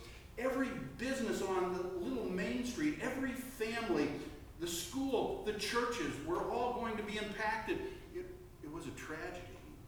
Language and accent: English; Missouri, United States; I was a suburban kid. I grew up in North St. Louis County.